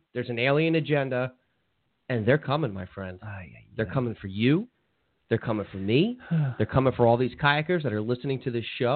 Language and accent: English; New Jersey, United States; now in South Florida, United States; That's my home state, and I don't think the fishing gets enough credit there, especially from people here in South Florida